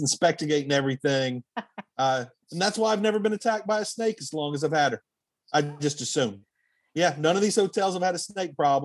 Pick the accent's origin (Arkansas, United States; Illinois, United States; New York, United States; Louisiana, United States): Louisiana, United States; accent: country; I wish I had a great Louisiana accent. I wish I had a great Cajun accent. But from when I spend time in my hometown, it's just country. I just sound like a country bumpkin.